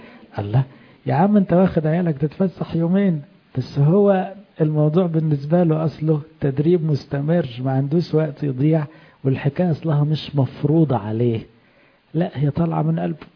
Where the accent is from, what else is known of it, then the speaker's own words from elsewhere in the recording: Egypt; واحنا الحمد لله كلنا كمصريين لنا اصل ايه في الفلاحة والزراعة